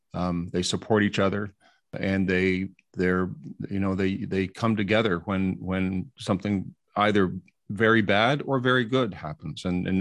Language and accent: English; Canada; I'm ashamed as a Canadian, but I'm also ashamed as president of Seneca.